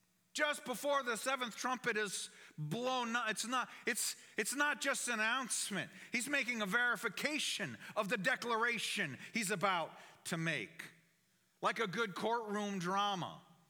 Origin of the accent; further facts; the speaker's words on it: New England, United States; And when I came from New England and experienced a thunderstorm and a lightning storm, tropical like here, I'd never seen anything like that up north.